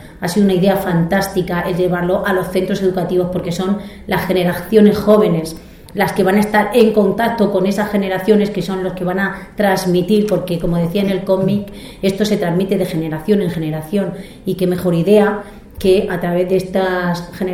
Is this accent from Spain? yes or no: yes; Jumilla, Region of Murcia, Spain; yo soy de Jumilla, vivo en Murcia y trabajo en Cartagena, esos tres puntos de la región, pues al final tengo unos vínculos que para mí son importantísimos.